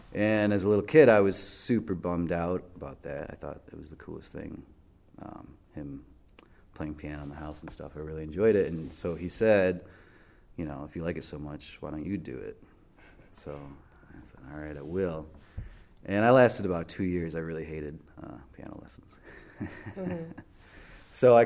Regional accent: Westland, Michigan, United States; also born or lived in Garden City, United States / Livonia, United States; I was born in Garden City, Michigan, suburb west of Detroit. And grew up mainly in the towns of Westland and Livonia

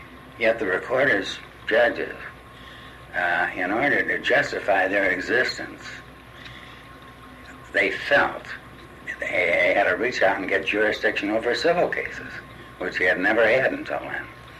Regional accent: Detroit, Michigan, United States; born there; But I was born in Detroit.

